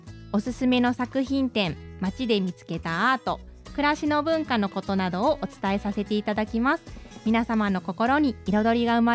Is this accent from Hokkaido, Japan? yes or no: no; Hyogo, Japan; now in Kyoto, Japan; 1982年2月22日生まれです。兵庫県出身です。西宮市にある関西学院大学を卒業後に広告代理店に就職しまして、で転勤で東京に勤務してました。